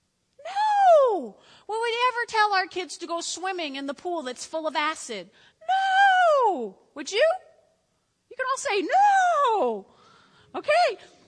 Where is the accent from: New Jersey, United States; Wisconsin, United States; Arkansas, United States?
New Jersey, United States; Now, listen, I grew up in North Jersey.